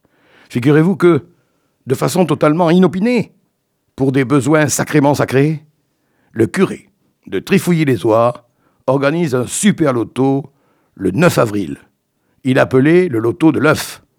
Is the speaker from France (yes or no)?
yes; Nouvelle-Aquitaine, France; comme nous sommes du Périgord et que je suis un peu chauvin